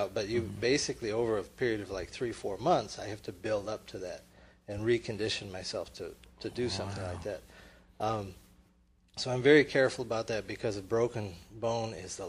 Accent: Petoskey, Michigan, United States; But I went up to my hometown in Petoskey, Michigan, which is about 275 miles north of Detroit, and a lot colder and snowier.

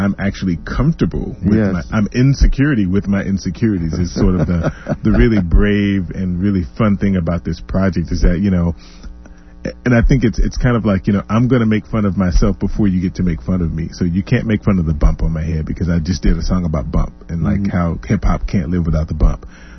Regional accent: Arkansas, United States; A lot of my albums refer to my experience growing up in the South in Arkansas

